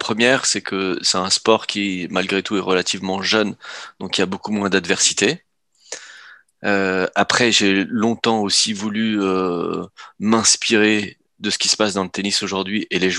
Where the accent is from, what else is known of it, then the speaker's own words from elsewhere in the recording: Saint-Nazaire, Pays de la Loire, France; born there; also born or lived in La Baule; je suis né à Saint-Nazaire, à côté de la Baule. Ouais. Mais en fait, j'étais au lycée à la Baule